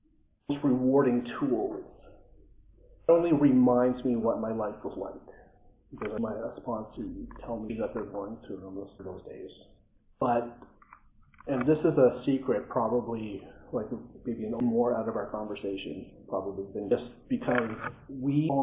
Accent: Ottawa, Ontario, Canada; I am from Ottawa, Ontario. In OA since 2000.

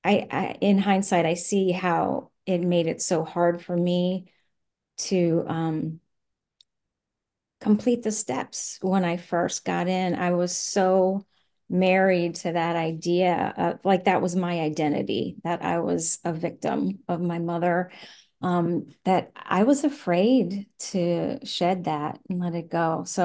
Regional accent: New York, United States; now in Nashville, United States; I'm actually from New York, but I have lived in Nashville for 26 years now.

